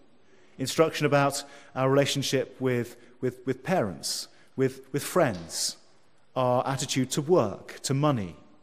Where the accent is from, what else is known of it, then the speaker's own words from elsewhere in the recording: England, United Kingdom; This is like me growing up in England, where I'm just surrounded by the culture all the time, and I learn it instinctively.